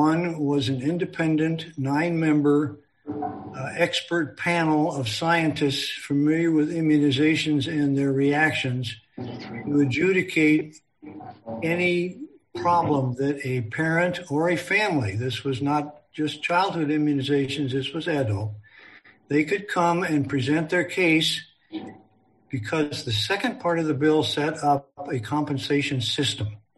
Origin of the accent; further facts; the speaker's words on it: Iowa City, Iowa, United States; I'm a pediatrician from Iowa City